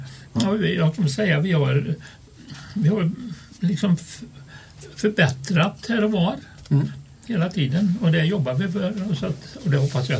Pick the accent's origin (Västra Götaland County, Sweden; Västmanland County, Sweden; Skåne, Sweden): Västra Götaland County, Sweden; Gudhem; och jag kommer från Gudhem. Jag har varit aktiv i kyrkan sen vi flyttade hem då, från att ha studerat ut på andra ställen i mitten på 80-talet.